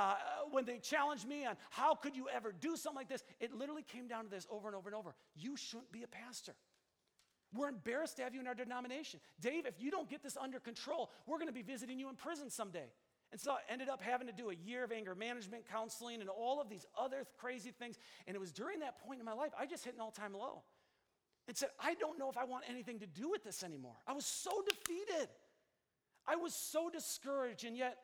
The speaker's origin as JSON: {"language": "English", "town": "Kenosha", "region": "Wisconsin", "country": "United States", "tie": "born or raised there", "also_born_or_lived": "San Diego, United States / Seattle, United States", "said": "Like, I needed to start a church back in my hometown of Kenosha."}